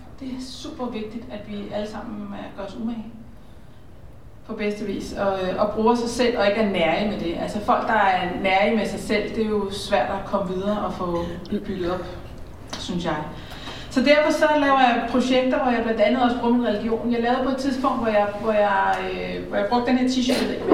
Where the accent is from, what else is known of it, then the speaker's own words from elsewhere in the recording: Annisse, Capital Region of Denmark, Denmark; Nej, det gør jeg faktisk ikke, for jeg er fra Annisse.